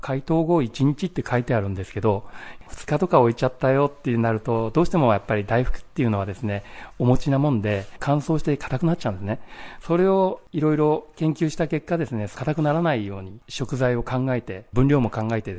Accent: Chiba, Japan; also born or lived in Yokosuka; now in Shimada, Japan; 千葉県出身です。

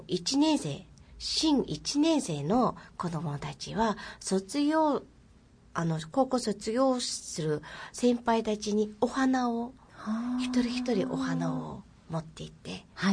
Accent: Mongolia; Japanese is a second language; now in Japan; いや私たちモンゴル人には雨っていうそういう考え方がないっていうか

